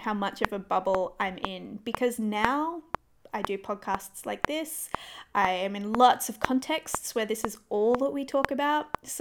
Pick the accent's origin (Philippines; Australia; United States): Australia; Perth, Western Australia; We are. And it's going to be very difficult not to make this about Perth.